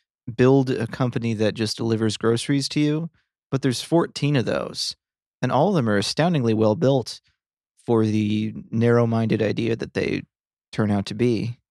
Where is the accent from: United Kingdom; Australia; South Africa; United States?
United States; It hit me the other day that this is weird to me as an American, but it shouldn't be weird.